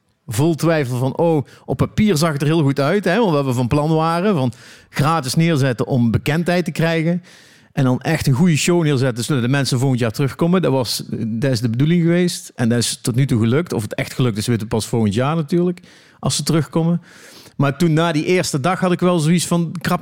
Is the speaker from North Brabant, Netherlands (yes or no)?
yes; Eindhoven, North Brabant, Netherlands; dus ik kom uit Eindhoven.